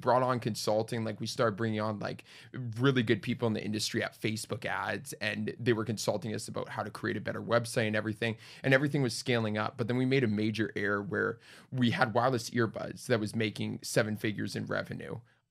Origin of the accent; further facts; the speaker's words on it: Winnipeg, Manitoba, Canada; Born and raised in Winnipeg, 20 years there.